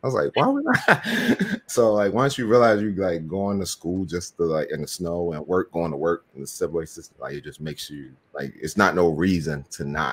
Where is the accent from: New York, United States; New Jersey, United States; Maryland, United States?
Maryland, United States; Baltimore; I think because growing up in Baltimore is always like limited options, like far as what you can do, like even like career wise.